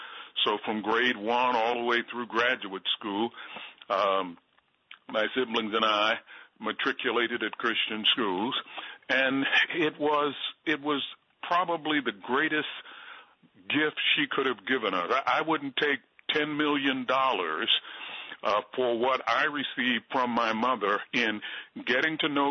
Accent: Baltimore, Maryland, United States; Well, I grew up in Baltimore, Maryland. It was in the inner city, and I actually was in the same neighborhood, the Freddie Gray neighborhood that exploded

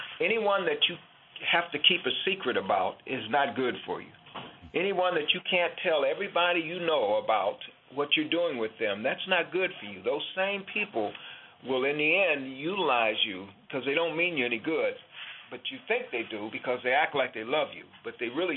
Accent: Selma, Alabama, United States; born there; Well, yeah, I was born in Selma, Alabama. I'm 61 years old now. So in 1954, I was born in Selma, Alabama, to a faith-based family, I'm going to call it.

